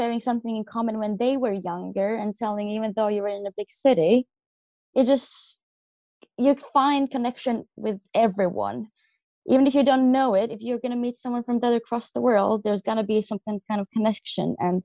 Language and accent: English; Latvia; now in Guernsey; I come from Latvia and I'm part of our Latvian 4-H.